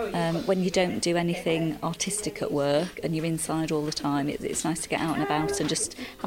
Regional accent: Ripon, Yorkshire and the Humber, United Kingdom; I'm from Ripon.

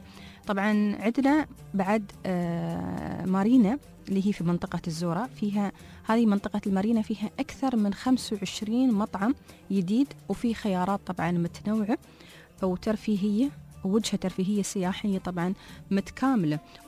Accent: Oman; من أكثر المكانات السياحية عندنا في عمان

